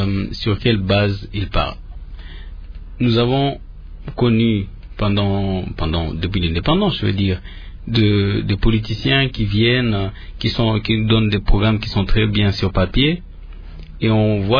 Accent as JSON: {"language": "French", "town": "Goma", "region": "North Kivu", "country": "DR Congo", "said": "On a des populations de chez moi, à Goma, à Sake, dans le Rutshuru, à Beni et les autres qui vivent, dorment, ne sachant pas s'ils vont se réveiller le lendemain matin."}